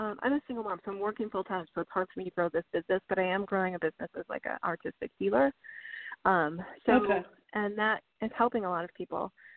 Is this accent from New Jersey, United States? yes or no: no; Illinois, United States; Hi, I'm so grateful. … I'm from Illinois.